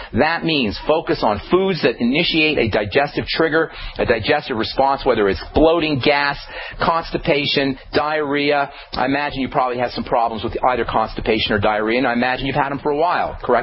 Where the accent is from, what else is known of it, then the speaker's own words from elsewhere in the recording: Trenton, New Jersey, United States; You know, I'm from Trenton. I was raised in Trenton, New Jersey.